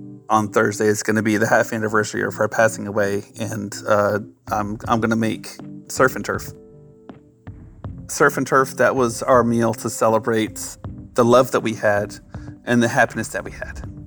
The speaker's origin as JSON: {"language": "English", "town": "San Antonio", "region": "Texas", "country": "United States", "said": "from San Antonio, and I'm calling about the special meal that my wife and I would make together."}